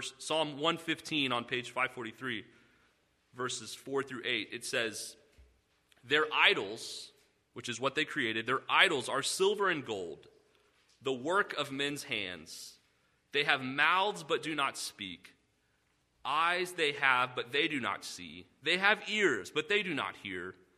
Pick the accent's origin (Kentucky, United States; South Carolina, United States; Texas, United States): Texas, United States; Now, I'm from Texas. I didn't grow up on a farm.